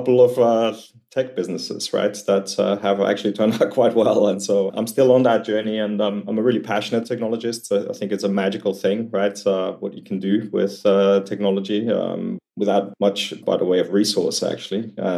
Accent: Vienna, Austria; moved away as an adult; now in United Kingdom; I was born and raised in Vienna, in Austria, for the first sort of 18 years of my life. Then had to do a little time out in the army, like we do over there, and then got on a plane to go to university in the UK

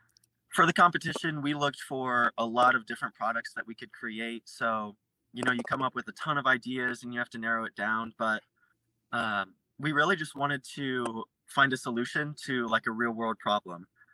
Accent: Lafayette, Indiana, United States; So I grew up in Lafayette, Indiana, so not too far from home.

